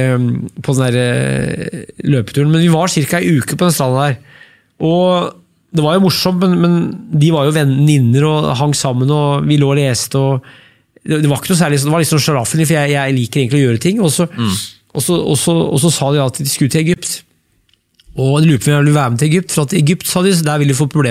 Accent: Brumunddal, Innlandet, Norway; jeg kom fra Brumunddal

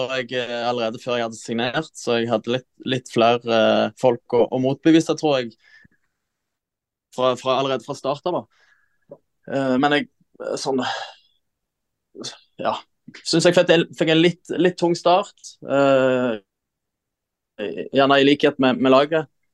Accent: Jørpeland, Rogaland, Norway; Så jeg satt hjemme på Jørpeland, var på ferie hjemme, så jeg ble overraska.

